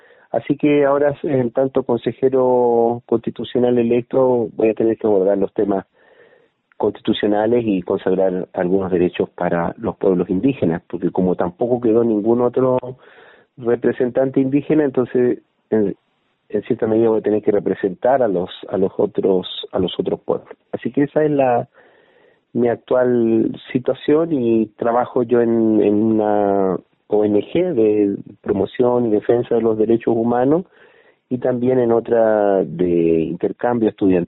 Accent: Temuco, Araucanía, Chile; soy nacido en Temuco, me crié en Temuco, nací, me crié en Temuco. Mi familia, por parte de mi madre, viene de Quilleco, de la octava región cerca de Los Ángeles, una pequeña localidad

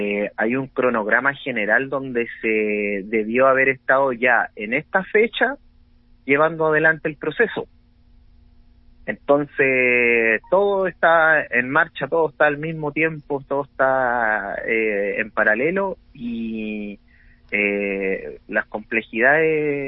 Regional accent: Purén, Araucanía, Chile; soy originario de Purén y en este momento me encuentro trabajando en Temuco como abogado

